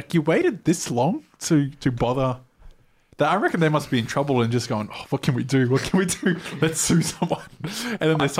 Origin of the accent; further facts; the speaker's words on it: Australia; I'm Australian.